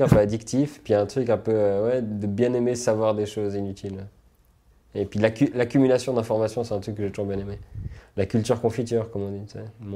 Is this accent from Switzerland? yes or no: yes; Switzerland; also born or lived in United States; Et du coup, je suis rentré des États-Unis et je voulais faire journaliste sportif. Parce que comme j'étais à fond sur le sport, j'avais bien écrire, je me suis dit, tiens, commentateur, comme ça. Et puis je me suis un peu renseigné, et puis en Suisse on n'a qu'une chaîne de télé